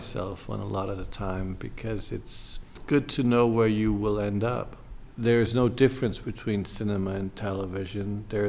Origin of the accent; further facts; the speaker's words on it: New York, United States; Well, I grew up in New York, so obviously English was always more natural for me. It was my kind of teenage language.